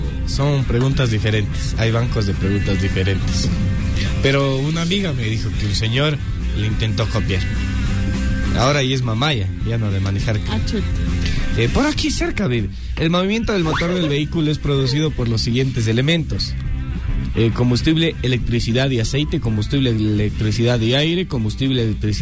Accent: Ecuador; Así somos los ecuatorianos.

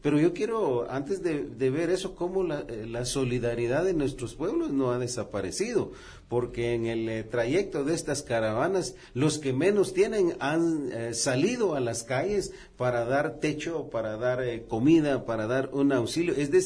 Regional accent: Guatemala; no quedamos nosotros como guatemaltecos fuera de esa tendencia

